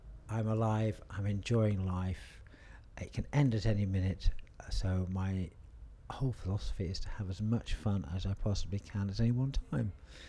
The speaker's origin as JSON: {"language": "English", "town": "Reading", "region": "South East England", "country": "United Kingdom", "said": "I'm from Reading and I'm 57 years old."}